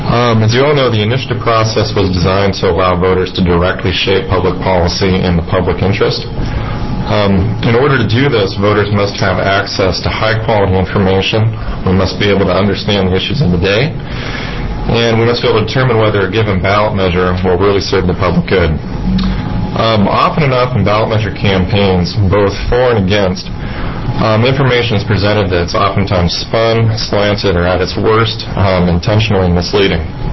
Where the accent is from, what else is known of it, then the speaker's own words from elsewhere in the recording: Silverton, Oregon, United States; now in Eugene, United States; I currently live in Eugene, Oregon. I was raised in Silverton, Oregon.